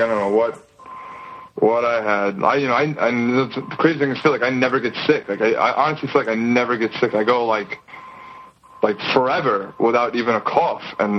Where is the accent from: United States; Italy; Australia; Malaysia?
United States; New York; I am a diehard New York Jet fan.